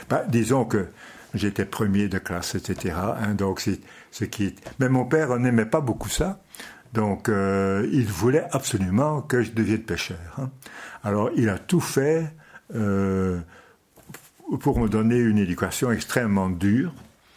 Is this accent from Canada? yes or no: no; Nieuwpoort, West Flanders, Belgium; born there; Donc, je suis né à Nieuport, Nieuportville, ici. Pas Nieuport-Bain, mais Nieuport-Ville, dans la rue du Bateau, c'était Schepstraat à l'époque, les plaques étaient encore bilingues. Alors, dans une rue vraiment de pêcheurs